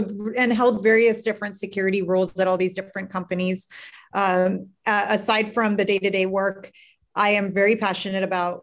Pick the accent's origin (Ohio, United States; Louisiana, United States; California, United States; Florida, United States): California, United States; So I was born and raised in the Bay Area.